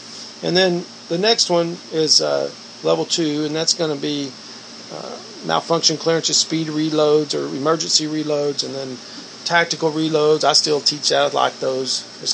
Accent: Fort Worth, Texas, United States; You know, so we're from Fort Worth here.

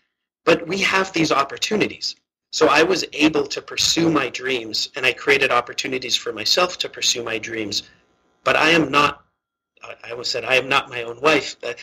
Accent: Washington, District of Columbia, United States; born there; I was born in Washington, D.C. Like, how more American do I need to be?

